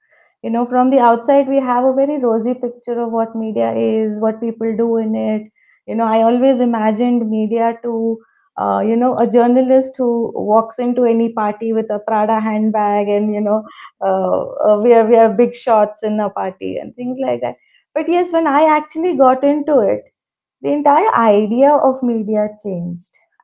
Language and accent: English; Bangalore, Karnataka, India; also born or lived in Arunachal Pradesh; I was not born in Bangalore, but I was born in Arunachal Pradesh because my dad was in the army. And I grew up in Bangalore. That's where my childhood started. I studied in National Public School in Indiranagar in Bangalore.